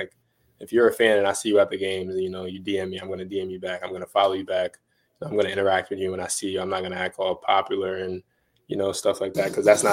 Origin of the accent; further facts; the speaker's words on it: Newburgh, New York, United States; So like Newburgh, I mean, obviously people hear Newburgh and it's one or two things.